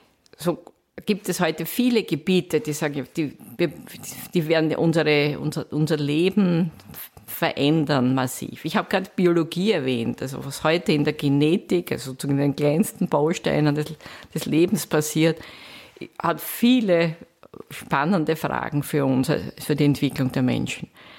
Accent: Vienna, Austria; seit 2001 bin ich wieder sozusagen zurück in meine Heimatstadt. Ich bin an der Technischen Universität Wien Professorin für Wirtschaftsinformatik.

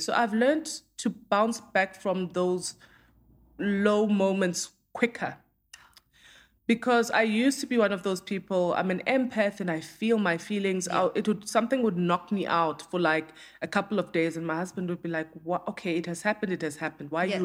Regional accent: South Africa; as a South African who has, you know, lived through the horrors of apartheid.

